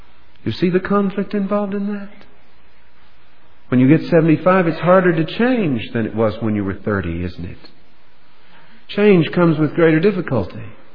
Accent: United States; You know, I'm an American.

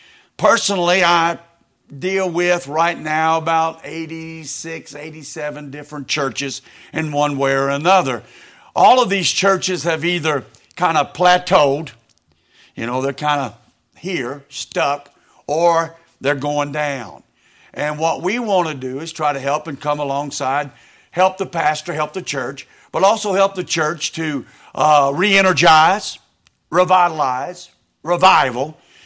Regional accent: Louisiana, United States; now in Texas; But originally, I'm not from Texas. I'm a Louisiana boy. In fact, I'm from South Louisiana.

